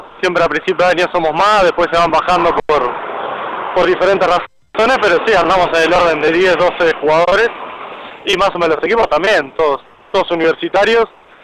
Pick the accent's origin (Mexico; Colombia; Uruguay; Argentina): Uruguay; Montevideo; yo en realidad soy montevideo